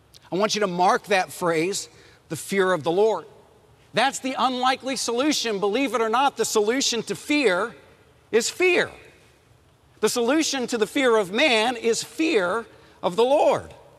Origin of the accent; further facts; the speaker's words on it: Texas, United States; Well, I grew up in West Texas, and my dad used a belt to discipline me.